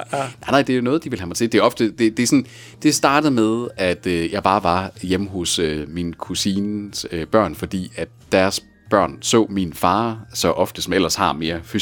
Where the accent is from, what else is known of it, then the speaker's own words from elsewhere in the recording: Skive, Central Denmark Region, Denmark; Og så lige pludselig folk lokalt i Skive, hvor jeg kommer fra